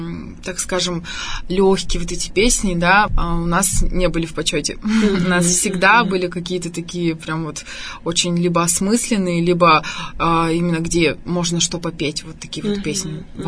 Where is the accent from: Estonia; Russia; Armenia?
Armenia; И я, как армянка, я армянскую песню выбрала все-таки.